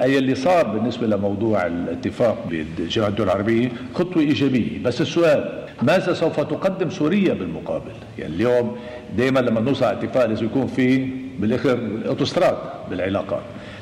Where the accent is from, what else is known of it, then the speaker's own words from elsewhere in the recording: Lebanon; انا كلبناني